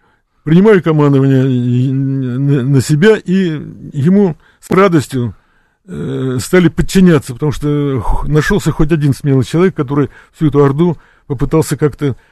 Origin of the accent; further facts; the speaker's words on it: Zelva, Grodno Region, Belarus; also born or lived in Slonim; между белорусскими городами Зельва и Слоним. Это мои родные города, в которых прошло мое детство